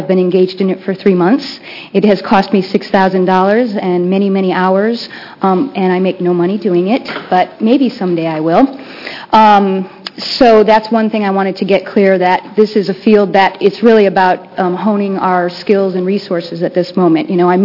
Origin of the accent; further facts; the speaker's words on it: Portland, Oregon, United States; I'm from Portland, Oregon.